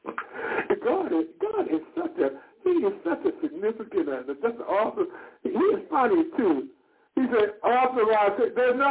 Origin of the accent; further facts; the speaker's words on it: Missouri, United States; I'm from Missouri. You got to show me.